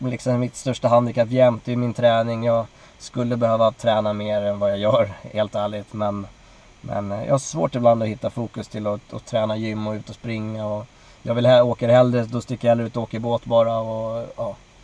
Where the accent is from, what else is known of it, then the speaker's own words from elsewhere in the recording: Sweden; Det är väl det där vanliga att jag är svensk och älskar midsommar och snaps.